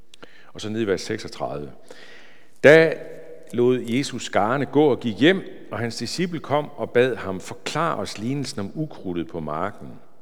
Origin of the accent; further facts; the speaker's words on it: Hirtshals, North Denmark Region, Denmark; jeg voksede op i Hirtshals Missionshus.